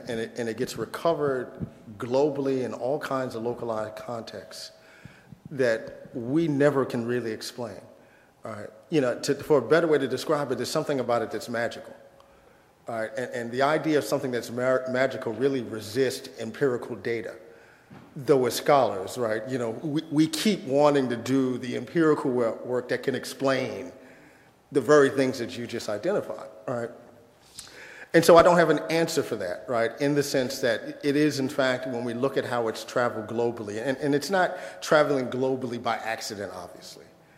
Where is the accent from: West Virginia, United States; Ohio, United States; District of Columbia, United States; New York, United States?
New York, United States; New York City; as somebody that's born and raised in the South Bronx, you know, I love the fact that hip-hop was born and raised in the South Bronx.